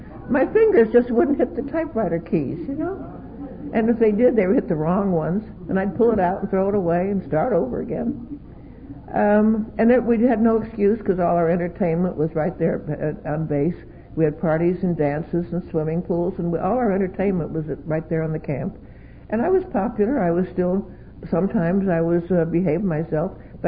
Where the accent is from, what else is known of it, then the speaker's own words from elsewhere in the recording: Pennsylvania, United States; I graduated when I was 19 years old, went back up to my home state in Pennsylvania, and was introduced to an older crowd.